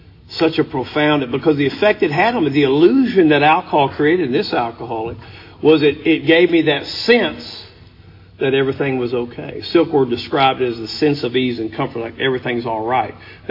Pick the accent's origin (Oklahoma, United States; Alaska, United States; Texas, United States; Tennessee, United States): Oklahoma, United States; Hugo; I grew up in Hugo, which is down in the southeast corner of the state.